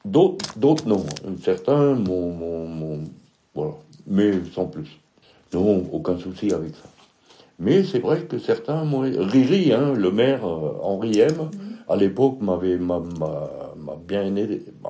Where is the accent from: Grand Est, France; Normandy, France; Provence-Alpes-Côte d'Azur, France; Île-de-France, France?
Grand Est, France; Moi, je suis alsacien déjà, ça n'a rien à voir avec la mentalité d'ici déjà.